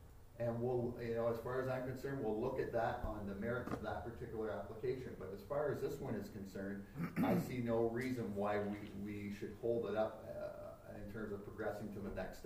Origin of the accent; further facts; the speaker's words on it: Windsor, Ontario, Canada; growing up in Windsor, Essex